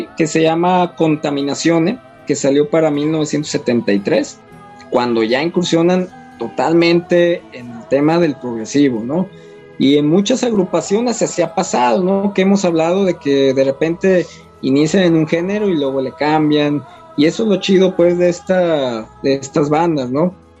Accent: Mexico; Incluyendo a nosotros como mexicanos, ¿no?

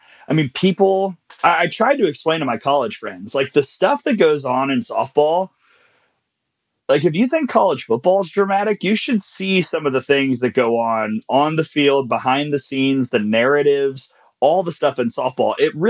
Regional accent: Birmingham, Alabama, United States; born there; You know, I was born in Birmingham, hour from Tuscaloosa.

